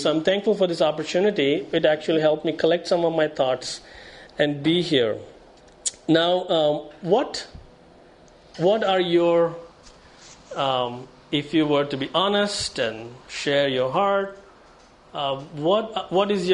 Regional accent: India; I became a Christian almost 10 years ago. I came from India. I was in graduate school.

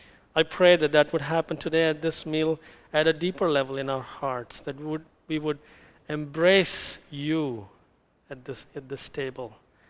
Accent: India; I come from India, and many people in India are vegetarians.

